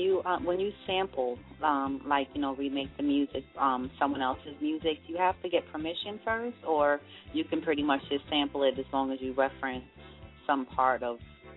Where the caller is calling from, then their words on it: New York, United States; I'm calling from New York.